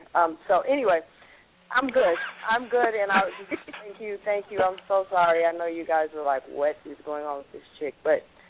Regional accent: Flint, Michigan, United States; or I am from Flint, Michigan. FLINT, as I affectionately call it, many of us.

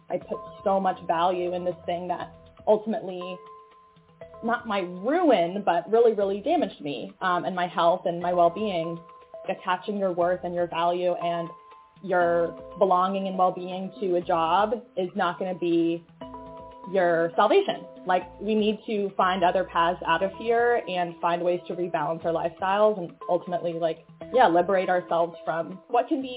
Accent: California, United States; I am 26. I grew up in the Bay Area and went to college for business, after which I ended up working in tech sales in the Bay Area for about 5 years.

